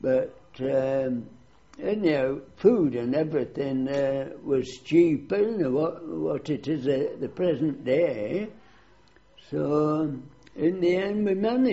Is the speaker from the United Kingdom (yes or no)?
yes; Tottington, North West England, United Kingdom; born there; I was born in Tottington, a village just outside Bury. I was born there at number 25 Bury Road in 1896.